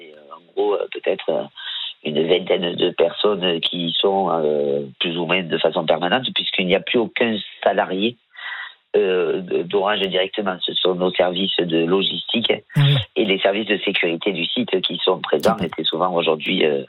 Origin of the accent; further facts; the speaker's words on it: Marseille, Provence-Alpes-Côte d'Azur, France; Donc, je suis marseillaise